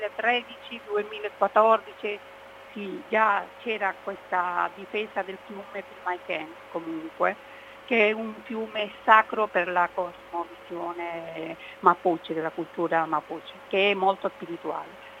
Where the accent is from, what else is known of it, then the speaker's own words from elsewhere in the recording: Chile; essendo cilena